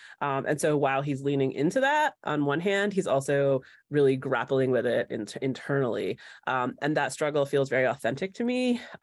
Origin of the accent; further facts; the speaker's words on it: Indiana, United States; from the community that I grew up in Indiana.